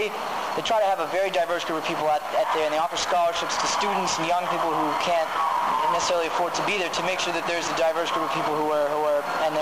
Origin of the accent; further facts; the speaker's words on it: Boston, Massachusetts, United States; A while. I'm from Boston.